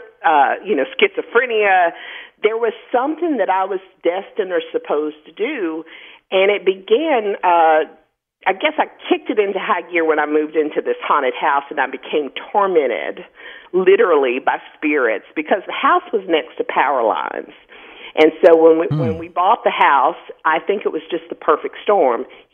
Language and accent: English; Pensacola, Florida, United States; born there; growing up, I was born in Pensacola, Florida. I'm in the South. We call it the Bible Belt here.